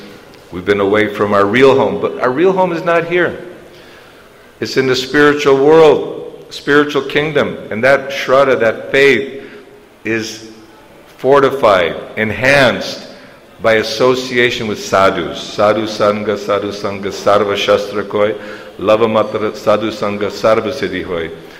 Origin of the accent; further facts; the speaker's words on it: India; born there; It's not by chance that I was born in Bharatvarsh